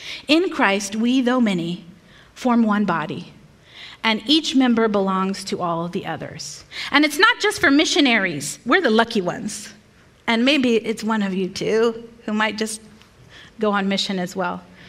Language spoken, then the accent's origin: English; Texas, United States; Hey now, I'm still a Texan, all right?